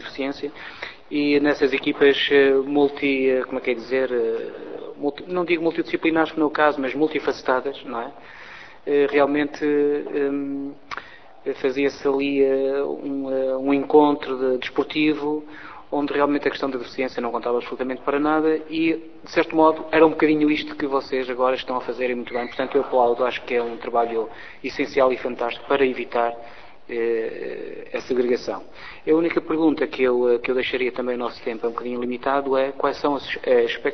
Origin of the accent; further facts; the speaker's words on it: Lamego, Viseu, Portugal; Eu sou de Lamego. Nós em Lamego fazíamos uma coisa muito interessante quase todos os anos